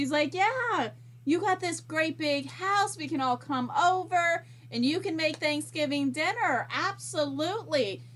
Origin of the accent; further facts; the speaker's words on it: Virginia, United States; I grew up in Virginia, which is a southern ass motherfucking state, and we call it stuffing.